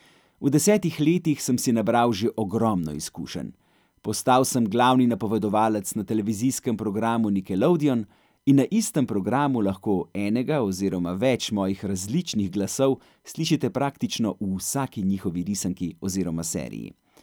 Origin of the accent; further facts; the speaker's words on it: Ljubljana, Central Slovenia, Slovenia; born there; Rodil sem se leta 1980 v Ljubljani